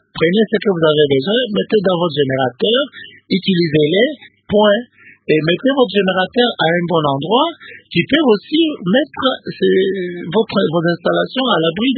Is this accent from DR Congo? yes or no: yes; Kananga, Kasaï-Central, DR Congo; je suis de Kananga, je visite Kananga de temps en temps.